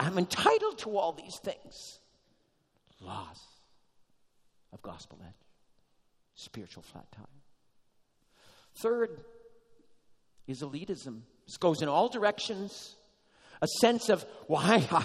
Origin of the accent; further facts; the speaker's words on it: Massachusetts, United States; He lived up in Massachusetts. I'm from Massachusetts.